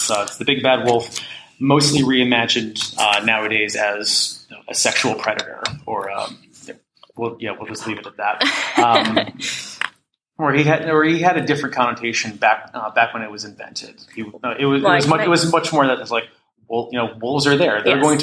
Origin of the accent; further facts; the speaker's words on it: East Coast, United States; I have a lot of strong opinions. I'm from the East Coast.